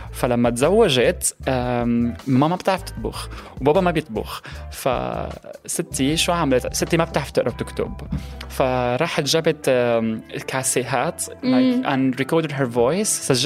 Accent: Aleppo, Aleppo Governorate, Syria; moved away; also born or lived in Egypt / Turkey; من حلب سوريا، طلعت من سوريا بال 2012 آخر 2012 بسبب الحرب. رحنا على مصر أنا وأهلي، قعدت بمصر تقريبا سنة، بعدين تركت أهلي رحت على تركيا لحالي. فعشت بتركيا تقريبا سنتين.

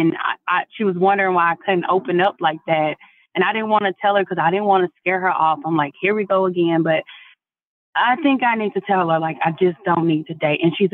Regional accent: Chicago, Illinois, United States; I'm a single mom. I'm from Chicago

